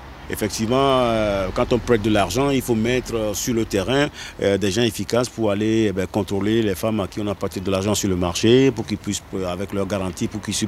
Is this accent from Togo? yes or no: yes; Togo; Je suis du Togo.